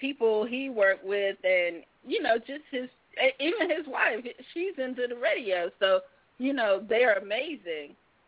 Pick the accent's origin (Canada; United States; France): United States; Seneca, South Carolina; You know, Seneca is my hometown, so that's pretty hot.